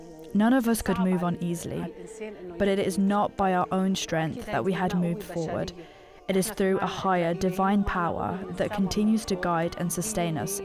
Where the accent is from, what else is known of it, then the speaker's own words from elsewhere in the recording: Miziara, North Governorate, Lebanon; from Miziara